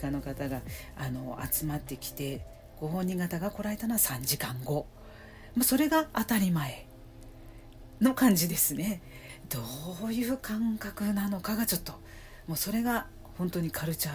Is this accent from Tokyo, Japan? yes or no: no; Osaka, Japan; moved away; 私大阪人です、これあかんわという状態をで、いましたので